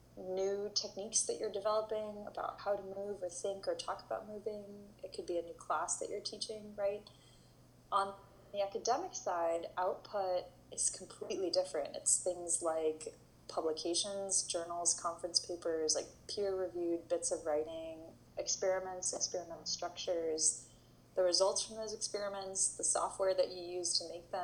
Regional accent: Berkeley, California, United States; I grew up in Berkeley, California.

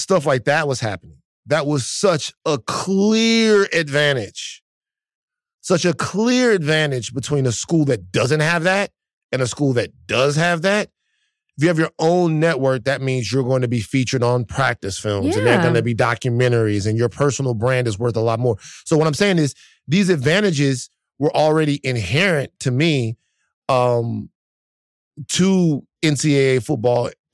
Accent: Baton Rouge, Louisiana, United States; I'm from South Baton Rouge, Louisiana, where LSU is.

